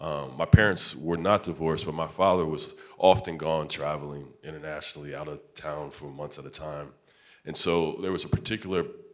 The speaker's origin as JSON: {"language": "English", "town": "Washington", "region": "District of Columbia", "country": "United States", "said": "I'm from Washington, D.C."}